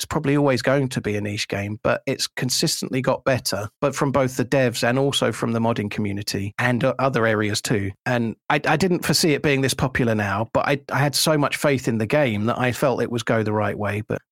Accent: East of England, United Kingdom; also born or lived in Burnley; Well, I moved down south when I was about 9, so I feel like I'm from Suffolk.

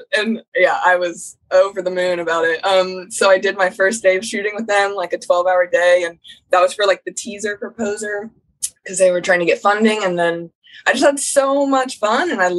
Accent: Columbus, Ohio, United States; Born and raised in Columbus.

